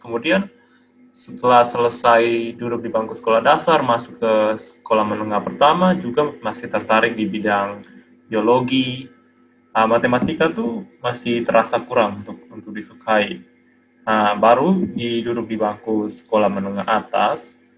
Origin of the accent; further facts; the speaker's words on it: Kupang, East Nusa Tenggara, Indonesia; keluarga saya dari papa dan mama memang lahir dan besar di Kupang, di kota Kupang seperti tadi kata Kevin. Jadi saya sejak duduk di bangku sekolah, mulai dari bangku TK hingga kuliah S1, kuliah sarjana tuh juga di universitas di Kupang